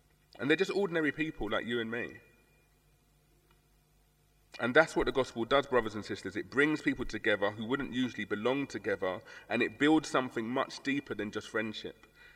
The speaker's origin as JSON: {"language": "English", "town": "Tottenham", "region": "London", "country": "United Kingdom", "tie": "born or raised there", "said": "or in my hometown in Tottenham, if you support Arsenal, if you support Tottenham."}